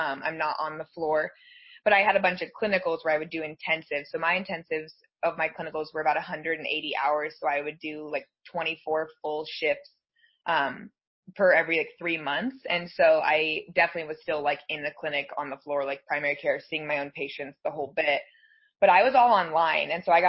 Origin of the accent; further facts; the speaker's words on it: Colorado, United States; I am from Colorado.